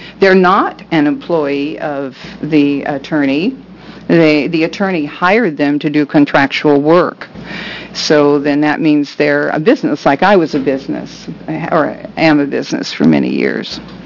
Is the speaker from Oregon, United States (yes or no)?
yes; Oregon City, Oregon, United States; from Oregon City